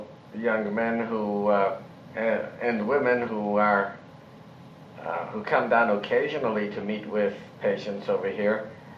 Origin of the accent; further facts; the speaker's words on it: Milwaukee, Wisconsin, United States; also born or lived in Pittsburgh; Of course, I grew up in Milwaukee, and during my growing years, my association, especially through my parents' home, was with a lot of immigrant Jews